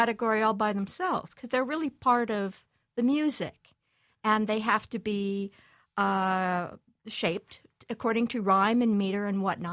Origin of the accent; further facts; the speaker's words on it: Iowa, United States; As you know, I'm from Iowa, and some friends just came to visit my husband and me from Iowa.